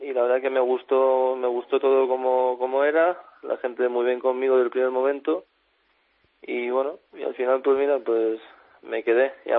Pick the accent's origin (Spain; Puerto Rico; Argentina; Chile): Spain; Madrid, Community of Madrid; now in Vienna, Austria; Yo vengo de Madrid